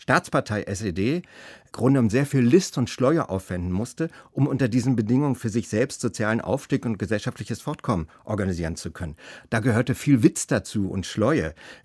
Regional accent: Berlin, Germany; wie man als Berliner sagt.

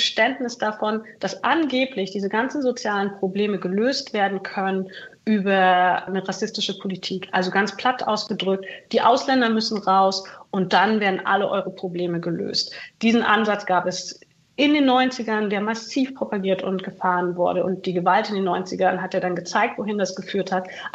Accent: East Germany, Germany; Also da, wo ich herkomme, den Dialekt zu sprechen, weil man darf uns jetzt nicht mehr als Ostdeutsch erkennen.

